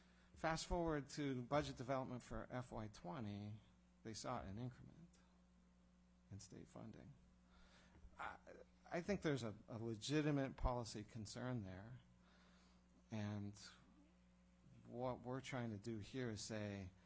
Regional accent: Pennsylvania, United States; I'm from Pennsylvania, so I have some personal familiarity with that.

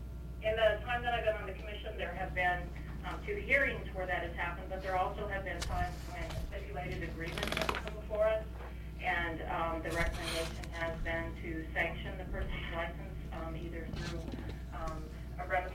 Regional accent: Anchorage, Alaska, United States; I grew up in Alaska, went through Anchorage schools here. I came from a family of eight children

